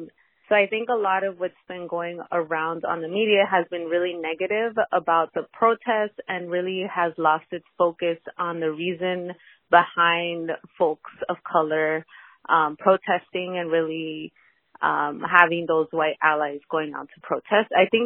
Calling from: Somerville, Massachusetts, United States; I'm calling currently from Somerville.

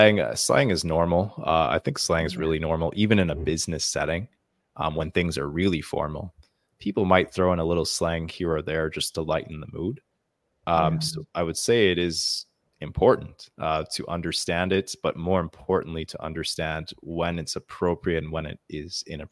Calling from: Bangladesh; I'm joining from Bangladesh, sir.

